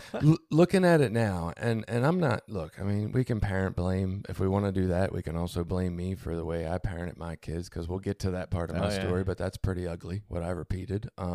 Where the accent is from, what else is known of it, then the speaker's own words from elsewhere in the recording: Baltimore, Maryland, United States; born there; I was born in Baltimore City, obviously.